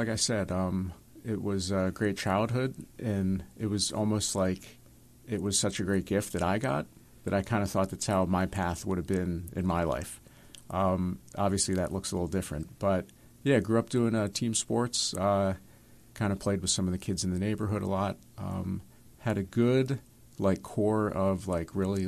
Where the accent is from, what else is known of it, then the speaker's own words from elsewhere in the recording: Camp Hill, Pennsylvania, United States; But growing up, I grew up in Camp Hill, and so my parish growing up was Good Shepherd.